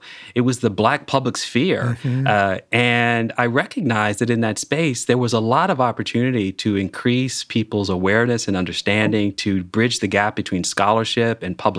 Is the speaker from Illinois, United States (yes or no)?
yes; Chicago, Illinois, United States; He's born and raised in Chicago in Hyde Park, where we grew up.